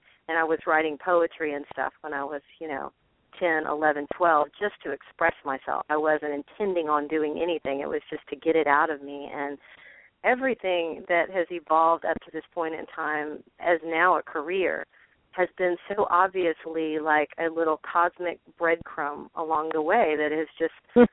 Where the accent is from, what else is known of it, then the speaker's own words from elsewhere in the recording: San Antonio, Texas, United States; born there; I was born in San Antonio, Texas, my cultural home, and so I would be hearing country music and pop music, and I would also be hearing music from across the border.